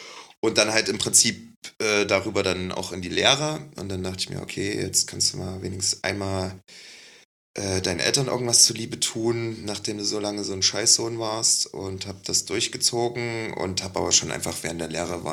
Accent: Leipzig, Saxony, Germany; ich komme aus Leipzig

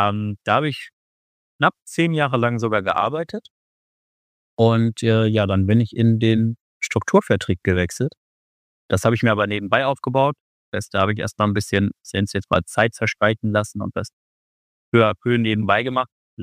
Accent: Mainz, Rhineland-Palatinate, Germany; born there; now in Wiesbaden, Germany; Ich bin jetzt gute 31 Jahre jung und komme gebürtig aus Mainz, wohne aber mittlerweile auf der schönen anderen Rheinseite in Wiesbaden

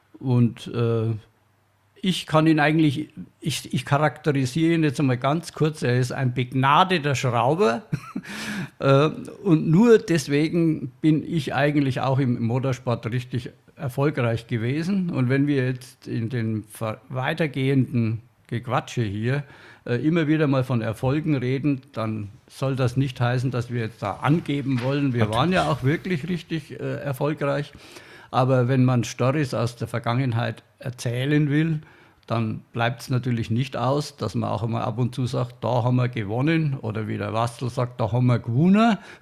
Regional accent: Bavaria, Germany; Als Franke sagt man Servus.

